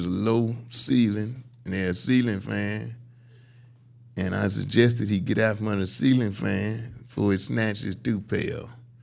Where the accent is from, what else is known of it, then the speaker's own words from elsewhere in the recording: Chicago, Illinois, United States; Southside Chicago.